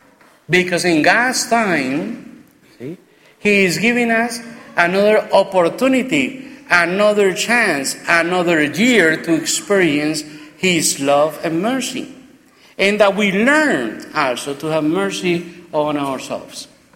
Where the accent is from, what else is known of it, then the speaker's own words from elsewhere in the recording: Colombia; English is a second language; moved away as an adult; now in United States; He was the one who welcomed me when I came from Colombia 26 years ago as a seminarian. No speaking any English, and he mixed Latin, French, and Spanish.